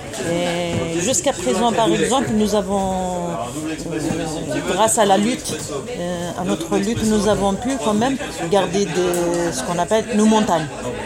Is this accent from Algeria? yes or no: yes; Kabylie, Algeria; Je viens de la Kabylie, de l'Afrique du Nord.